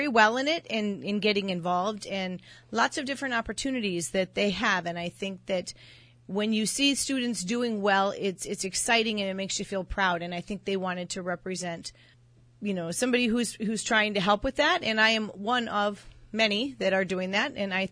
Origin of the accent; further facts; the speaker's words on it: Pierre, South Dakota, United States; also born or lived in Sioux Falls / Moorhead, Minnesota / Illinois; I am from South Dakota. I spent 7 years in Sioux Falls, and then the remainder of my schooling years I spent in Pierre, and went to college in Moorhead, Minnesota at the University of Minnesota Moorhead, and then I moved over to Illinois with my husband